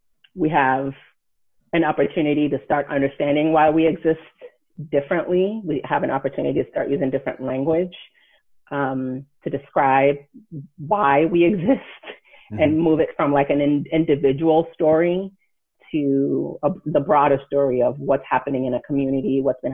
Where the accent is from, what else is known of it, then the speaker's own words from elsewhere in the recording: United States; born there; So being Nigerian American, I was born in the United States, but the rest of my family was not.